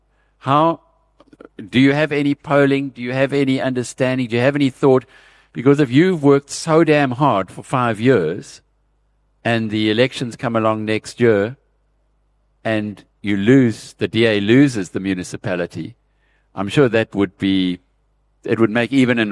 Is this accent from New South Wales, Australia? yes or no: yes; Newcastle, New South Wales, Australia; I grew up in Newcastle when ArcelorMittal's predecessor, Isco, was being built. And it went from a sleepy little town into a significant sized